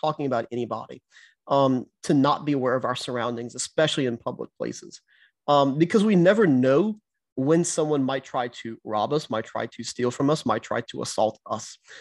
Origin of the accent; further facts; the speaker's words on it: Houma, Louisiana, United States; In Houma, my hometown here, Houma, Louisiana